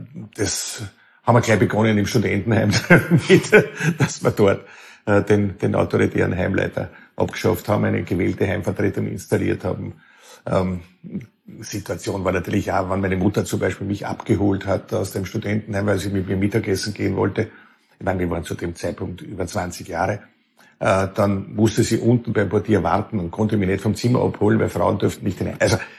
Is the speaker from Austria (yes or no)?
yes; Lower Austria, Austria; ich komme aus Niederösterreich, auch aus einem sehr konservativen Elternhaus. Mein Vater, mein Großvater waren sehr auch mit der Kirche verbunden und das hat geprägt, ein 500-Einwohner-Dorf